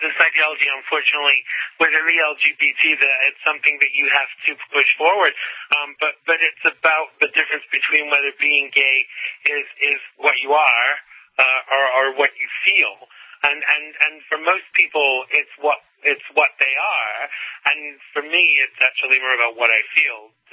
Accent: United States; I'm a Christian. I'm an American. I'm a human being

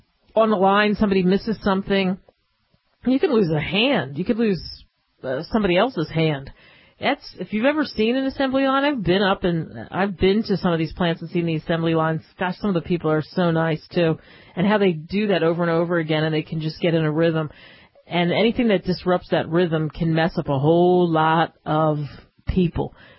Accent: Philadelphia, Pennsylvania, United States; Yeah, so I'm from Philly, so that's what they play in Philly, dice.

